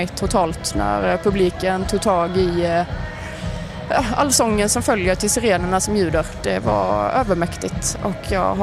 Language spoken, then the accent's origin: Swedish; Bromölla, Skåne, Sweden; Och jag är från Bromölla som sagt, så att det tar ju en 20 minuter ungefär att ta sig ut här till lilla Norge.